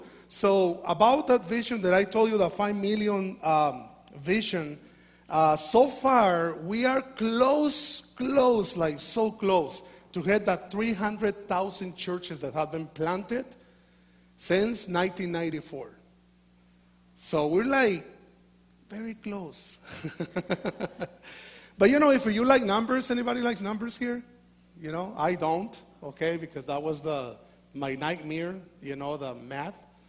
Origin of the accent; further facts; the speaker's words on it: Mexico; first language Spanish; English is a second language; I'm a missionary from Mexico. So I'm still learning English.